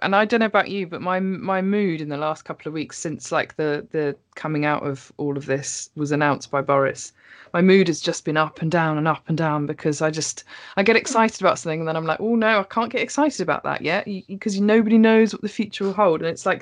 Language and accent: English; East of England, United Kingdom; now in Bristol, United Kingdom; I'm not even born and bred Bristol. I'm from Norfolk, so.